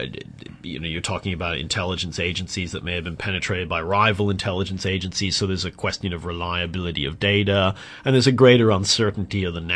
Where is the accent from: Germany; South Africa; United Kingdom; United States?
United Kingdom; I'm from the UK originally. I mean, I'm sort of, you know, Anglo-American is probably the best way to describe it